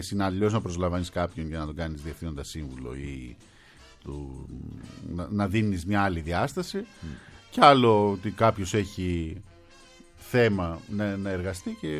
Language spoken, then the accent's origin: Greek; Prinos, East Macedonia and Thrace, Greece; τον Πρίνο Θάσου. Ορίστε το χωριό μου.